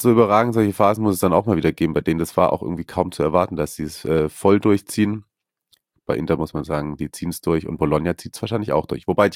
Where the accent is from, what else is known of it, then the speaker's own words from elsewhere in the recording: Baden-Württemberg, Germany; Aber SCHE, scharfes S, dreierles S, wie man bei uns in Schwabe früher gesagt hat, dreierles S.